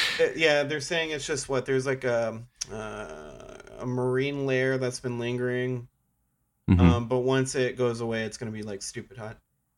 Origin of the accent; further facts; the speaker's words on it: Texas, United States; I think the only thing comparable to it I've ever seen is where we grew up in Texas, right?